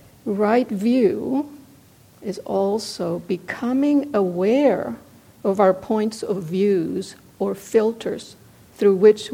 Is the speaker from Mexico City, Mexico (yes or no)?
yes; Mexico City, Mexico; I was about 14 years old, growing up in Mexico City, and I went to the movies with my mother.